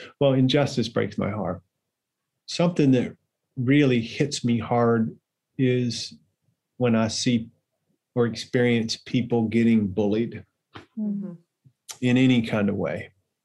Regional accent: Tennessee, United States; I grew up here in Tennessee in a little small town, and we always did what they call meat in three.

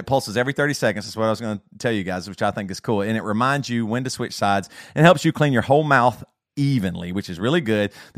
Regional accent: South Carolina, United States; I grew up in South Carolina, very, very strong purity culture, extreme, like charismaniac, small church, 40 people, everything was, you know, a sin.

